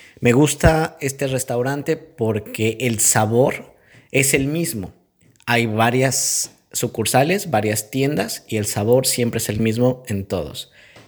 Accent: Mexico; de México.

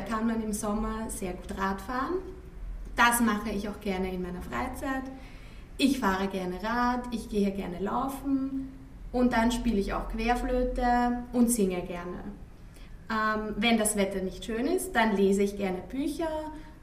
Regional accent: Vienna, Austria; Ich komme aus Wien. Wien ist die Hauptstadt von Österreich.

